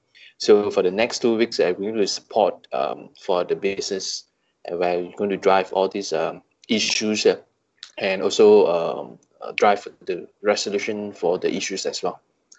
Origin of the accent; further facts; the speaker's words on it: Bukit Mertajam, Penang, Malaysia; So I was a Kampung boy. BM boy. I was born here, raised here, and I have a family here as well. So I'm staying in BM up to today.